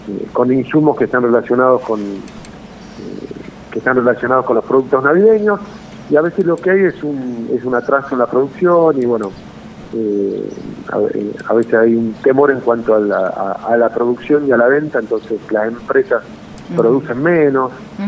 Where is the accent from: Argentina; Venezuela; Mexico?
Argentina; nosotros tenemos una percepción como buenos argentinos